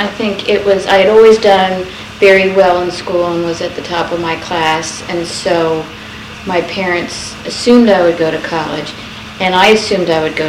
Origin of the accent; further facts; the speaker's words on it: Easton, Pennsylvania, United States; I grew up in Easton, Pennsylvania. I was born at Easton Hospital.